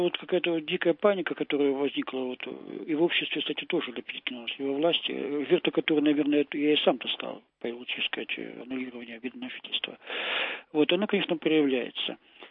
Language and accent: Russian; Russia; Я бы сказал, что народ белорусский, вот, я россиянин